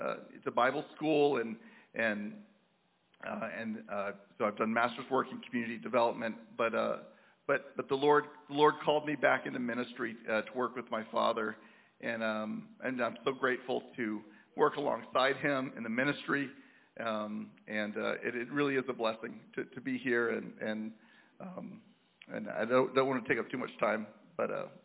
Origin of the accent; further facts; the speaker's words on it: Alabama, United States; Even though we're from the South, they're from Colman County. I grew up outside of Colman County. So coming back to Alabama was always kind of an odd thing